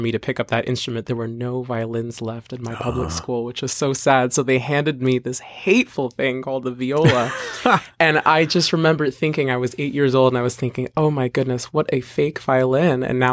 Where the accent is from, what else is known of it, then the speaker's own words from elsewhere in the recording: New York, United States; started picking up the instrument when I was about 8 years old, when I was in public school in New York. I'm from New York originally.